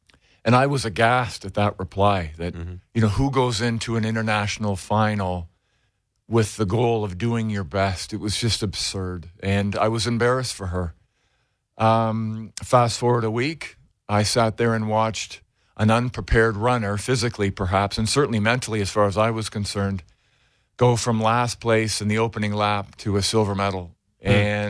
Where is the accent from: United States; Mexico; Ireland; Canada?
Canada; St. Catharines, Ontario; my journey began as a young boy, growing up in St. Catharines, which was a rowing community.